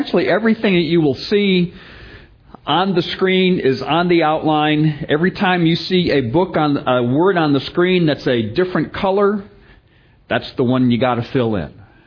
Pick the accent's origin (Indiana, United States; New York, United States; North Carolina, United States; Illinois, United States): Illinois, United States; Chicago; I'm originally from Illinois, from Chicago.